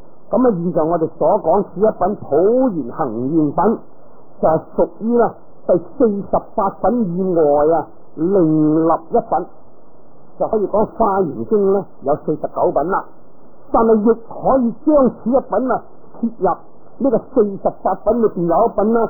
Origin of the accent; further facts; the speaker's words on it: China; 我就是中国人，读过梵文仲好一点